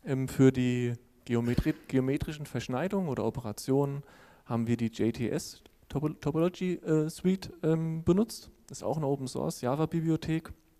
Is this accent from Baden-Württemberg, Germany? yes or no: no; Hesse, Germany; Hier sieht man jetzt mal als Beispiel die Karte für meine Heimat aus dem schönen Taunus.